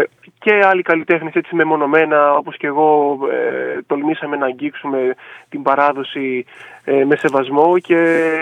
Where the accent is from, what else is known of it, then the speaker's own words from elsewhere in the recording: Ioannina, Epirus, Greece; born there; έχω γεννηθεί στα Ιωάννινα και η καταγωγή μου είναι από τα Τρίκαλα.